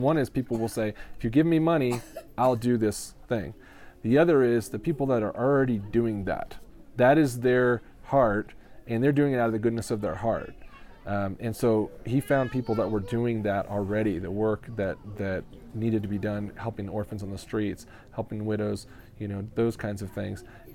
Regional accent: California, United States; We grew up on an apple ranch in Sonoma County. I got three brothers.

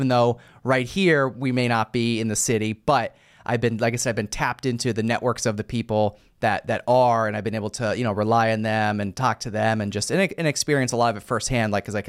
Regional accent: United States; where I'm from, my hometown, we're a very small, small town, we're only a few hours from New York City. We're only a couple hours from, Philadelphia type thing.

